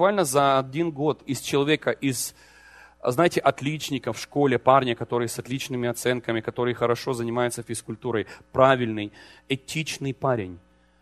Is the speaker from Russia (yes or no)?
no; Ukraine; born there; Хохол это, кстати, я родился на Хохляндии.